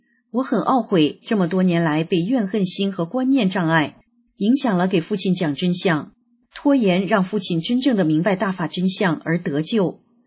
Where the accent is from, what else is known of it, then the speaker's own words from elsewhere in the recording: China; 我在中国大陆长大，